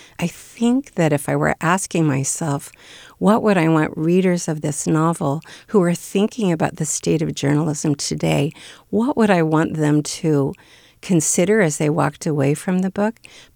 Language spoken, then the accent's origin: English; Bakersfield, California, United States; the newspaper where I grew up in Bakersfield.